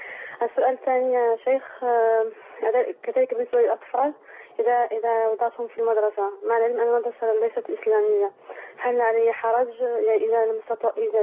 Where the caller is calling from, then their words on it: France; عندي أنا من فرنسا أريد أن أسأل